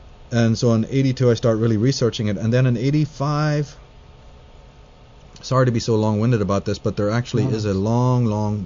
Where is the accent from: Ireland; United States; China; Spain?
Ireland; there's me living in Ireland, you know, growing up in Ireland